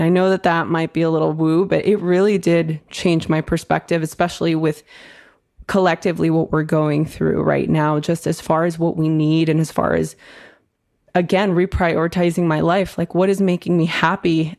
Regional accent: Los Angeles, California, United States; growing up in East LA, growing up in a gang-riddled environment

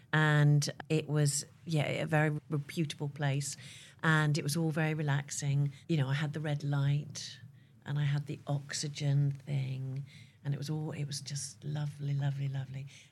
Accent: United Kingdom; But because being terribly British, did I complain?

